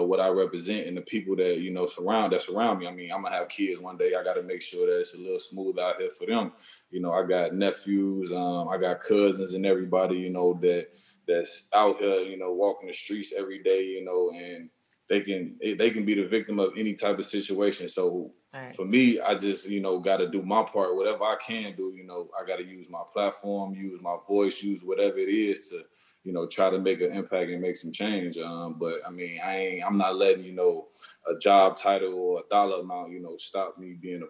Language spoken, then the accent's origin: English; Chicago, Illinois, United States; Because I'm from Chicago, man. I got, you know, homies and friends and family that's, you know, been out there